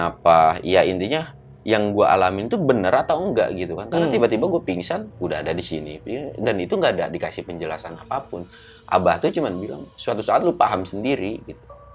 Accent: Jampang, West Java, Indonesia; wih Jampang, udah pasti gue sih tidak menjelekan kampung gue sendiri.

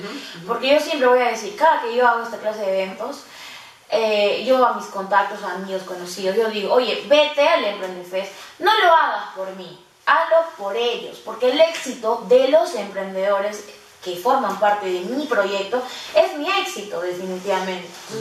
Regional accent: Iquitos, Loreto, Peru; yo soy de Iquitos y siempre me ha preocupado el tema de cómo los emprendedores generan los ingresos allá

